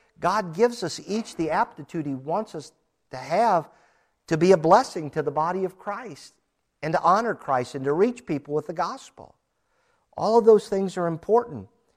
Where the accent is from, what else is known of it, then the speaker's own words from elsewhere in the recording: Hammond, Indiana, United States; born there; I was born in Hammond, Indiana.